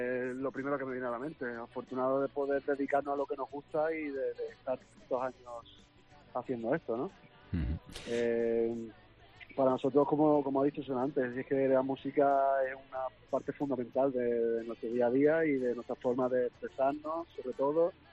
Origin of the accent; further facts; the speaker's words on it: Málaga, Andalusia, Spain; now in Madrid, Spain; cuando salimos de Málaga para hacer esa aventura de irnos a Madrid